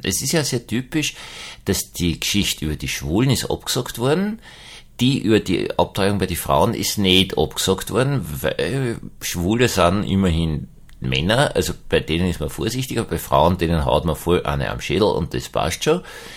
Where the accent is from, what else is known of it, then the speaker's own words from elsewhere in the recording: Austria; der ist natürlich noch für mich als Österreicher viel, viel ärger